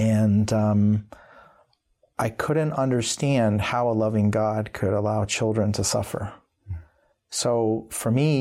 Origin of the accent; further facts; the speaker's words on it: Tempe, Arizona, United States; So as a young child growing up in Tempe, Arizona, to two parents who are highly educated